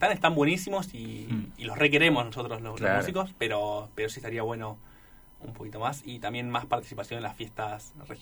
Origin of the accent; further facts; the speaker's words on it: Plotier, Neuquén, Argentina; Bueno, yo soy de Plotier. En Plotier hay un teatro para tocar que está hermoso.